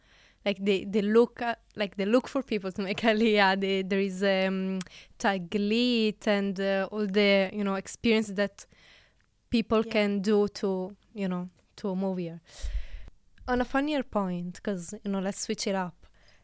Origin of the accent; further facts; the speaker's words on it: Italy; English is a second language; now in Israel; I love Italy. I'm from Italy. I love it. I love the food, the people. It's my like I grew up there.